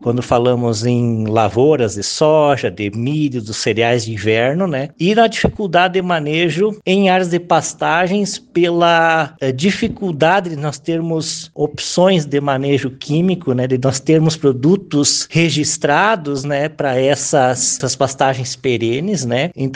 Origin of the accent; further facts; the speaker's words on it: Rio Grande do Sul, Brazil; now in Campos Novos, Brazil; eu sou gaúcho de nascimento, da região de Santa Maria.